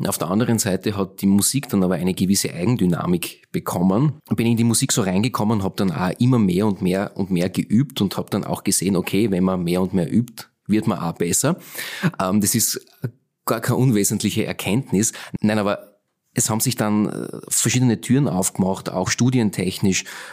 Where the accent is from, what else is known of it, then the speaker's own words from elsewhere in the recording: Anger, Styria, Austria; Habe mich da von meinem Heimatort Anger ungefähr 35 Minuten mit dem Bus aufgemacht